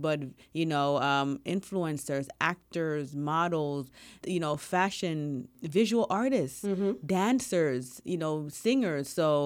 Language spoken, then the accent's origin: English; New York, United States; I am from New York, but let me bring that to us.